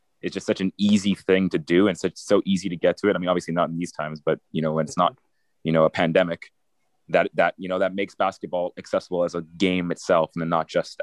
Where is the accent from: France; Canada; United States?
Canada; I'm Canadian, but I played hockey for the first time on ice like this year.